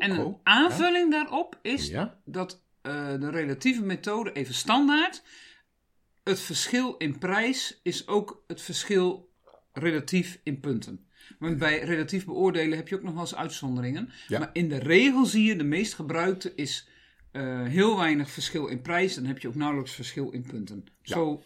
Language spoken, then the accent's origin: Dutch; Groningen, Netherlands; ik krijg er soms jeuk van, maar als Groningse, en de luisteraars snappen dat ook wel